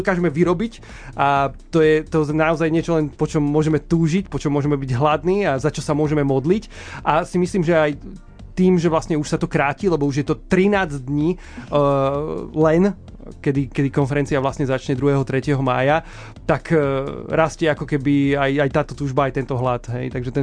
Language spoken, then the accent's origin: Slovak; Sliač, Banská Bystrica Region, Slovakia; my sme hlavne zo Sliača, alebo teda takéto jadro toho organizačného týmu je zo Sliača